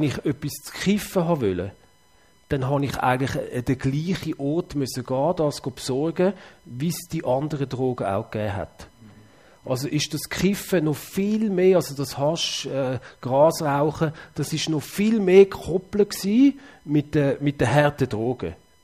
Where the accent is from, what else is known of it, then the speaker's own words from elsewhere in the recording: Zurich, Switzerland; Ja, also ich bin in Zürich aufgewachsen.